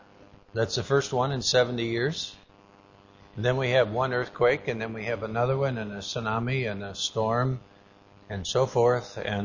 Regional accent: United States; So in our country, I face a lot of opposition. And that's because I was raised in America that was started by Christians.

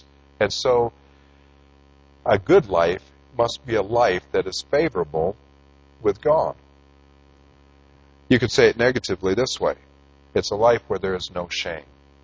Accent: Michigan, United States; Or there are two men from my home state, Michigan. I'm ashamed to admit that they came from where I came from.

